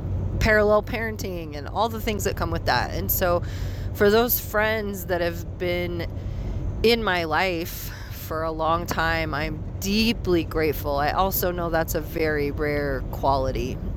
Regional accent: Rawlins, Wyoming, United States; I grew up in Rawlins, Wyoming. So at the time when I graduated, our graduating class was about 100, 110 people.

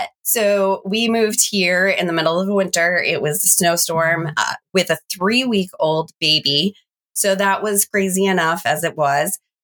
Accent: New Hampshire, United States; also born or lived in Virginia; Mostly in New Hampshire, with the exception of 3 years in Virginia.

